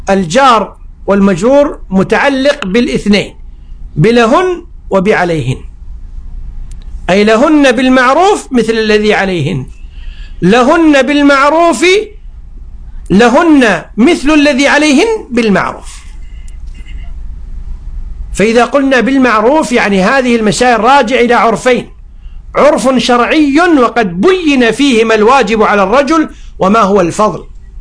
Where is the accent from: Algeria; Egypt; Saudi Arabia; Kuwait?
Kuwait; ذكر لي أحد المشايخ في الإفتاء عندنا بالكويت